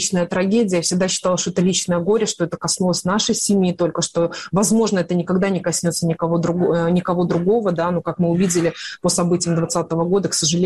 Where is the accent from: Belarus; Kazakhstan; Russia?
Belarus; moved away; я вынуждена уехала из Беларуси.